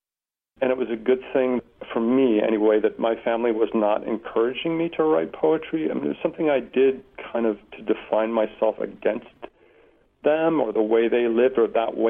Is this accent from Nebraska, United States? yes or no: yes; Lincoln, Nebraska, United States; I grew up in Lincoln, Nebraska, in a very working-class family.